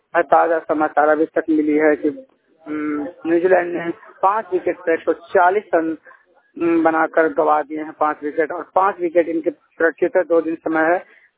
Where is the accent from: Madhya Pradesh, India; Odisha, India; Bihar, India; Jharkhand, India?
Bihar, India; मैं बिहार के रहने वाला हूँ।